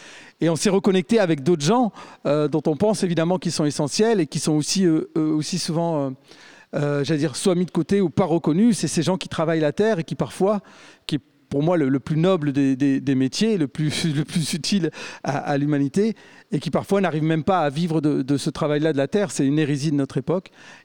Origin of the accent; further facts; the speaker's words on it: Roubaix, Hauts-de-France, France; Donc on commence chez nous à Roubaix, à Lille, et puis à Arras